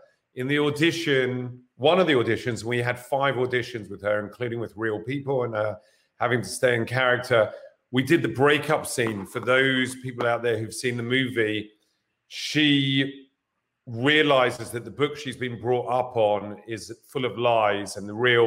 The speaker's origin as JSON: {"language": "English", "region": "England", "country": "United Kingdom", "said": "And obviously, being English, I didn't want that to happen."}